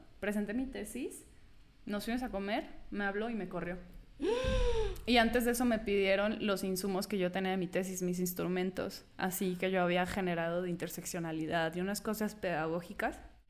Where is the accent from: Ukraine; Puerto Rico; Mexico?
Mexico; San Luis Potosí; now in Mexico City, Mexico; Vengo de San Luis. Yo pensé que San Luis era cerrado y luego llego a Ciudad de México, que se supone que es otro pedo, y pues no.